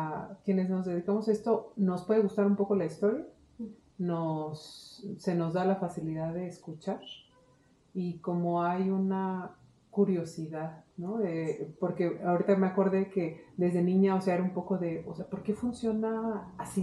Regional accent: Mexico City, Mexico; born there; yo nací en la Ciudad de México

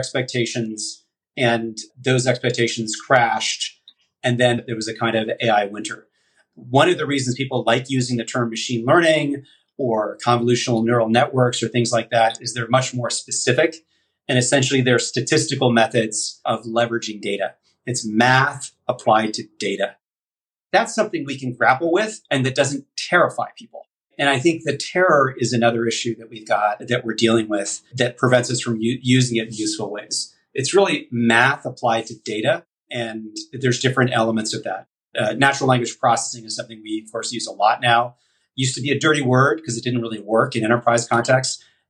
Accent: Texas, United States; now in San Francisco, United States; I grew up in Texas. I love Texas. I may be Texana non grata after this comment.

